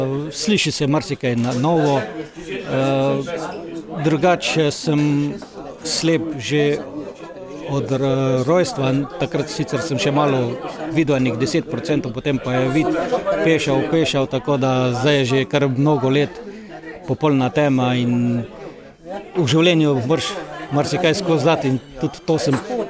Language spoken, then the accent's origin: Slovenian; Carinthia, Slovenia; prihajam iz Koroške